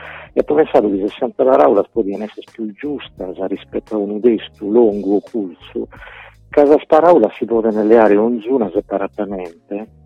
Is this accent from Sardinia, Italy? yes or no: yes; Sardinia, Italy; Effettivamente essendo io sardo